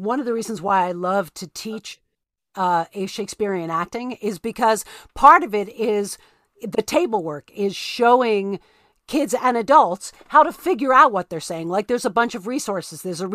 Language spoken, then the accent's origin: English; New York City, New York, United States; So I grew up in New York City and I went from seventh grade to ninth grade